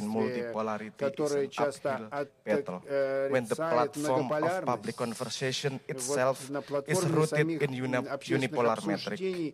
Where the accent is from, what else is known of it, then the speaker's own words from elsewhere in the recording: Indonesia; Ladies and gentlemen, I come from Indonesia